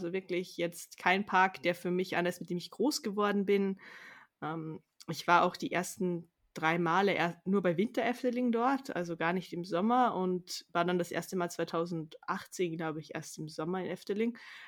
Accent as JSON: {"language": "German", "country": "Austria", "said": "Also ich komme ja aus Österreich"}